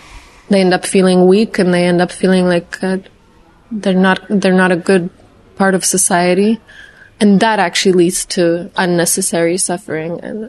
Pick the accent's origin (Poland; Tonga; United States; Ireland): Poland; I'm from Poland